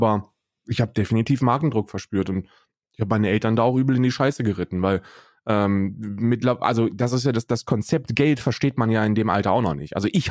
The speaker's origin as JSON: {"language": "German", "region": "Hesse", "country": "Germany", "tie": "born or raised there", "said": "also 88 geboren bin ich und in Hessen aufgewachsen"}